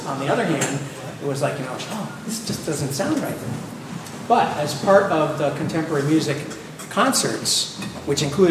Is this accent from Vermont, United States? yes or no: yes; Vermont, United States; part of my string program growing up in Vermont